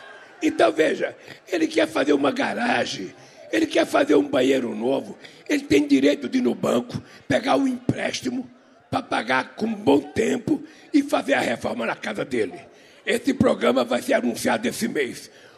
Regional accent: Caetés, Pernambuco, Brazil; born there; moved away; also born or lived in São Paulo; Olha, nasceu onde eu nasci, as crianças morrem até 5 anos de idade de fome, lá em Caetés. Escapar de morrer de fome já foi um milagre para mim. Depois vim para São Paulo

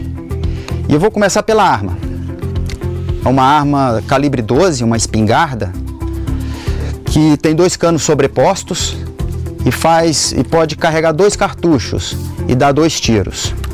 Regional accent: Luziânia, Goiás, Brazil; born there; Sou nascido em Lusiânia e atiro também por Brasília

